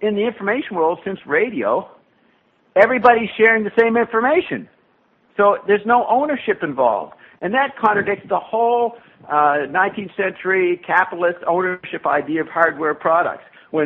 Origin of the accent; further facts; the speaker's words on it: Paris, Île-de-France, France; My family, I grew up in Paris.